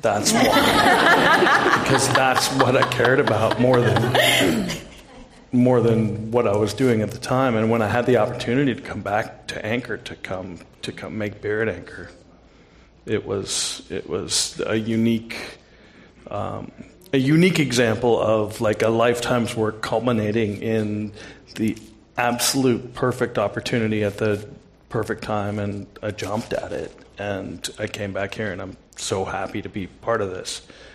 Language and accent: English; California, United States; I grew up in the Bay Area. I went to college across the Bay.